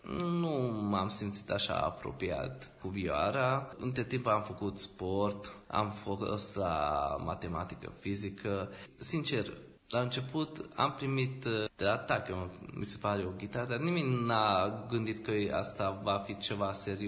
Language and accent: Romanian; Odorheiu Secuiesc, Harghita County, Romania; pentru că eu sunt din Odoriu Secuiesc